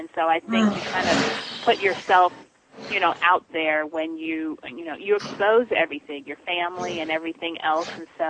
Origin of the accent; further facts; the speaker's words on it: Colorado, United States; I grew up in Colorado, me and my sister, and we were the very much minority at our school. So we were like two African American girls